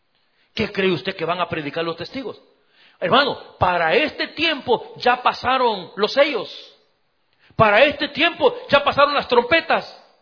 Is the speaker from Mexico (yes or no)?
no; El Salvador; en mi país, en El Salvador